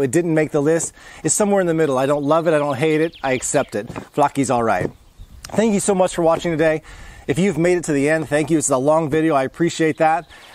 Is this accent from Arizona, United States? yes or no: no; Texas, United States; Growing up in Texas, the closest thing we had to Cabanos would have been these very unhealthy gas station Slim Jims